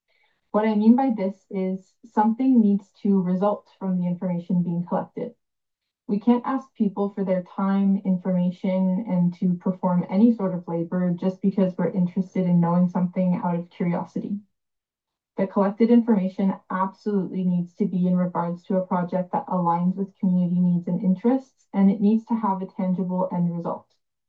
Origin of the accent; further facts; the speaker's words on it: Ontario, Canada; I'm from Doki's First. Nation, and I am their clan. I'm Anishinaabe and Franco-Ontarian.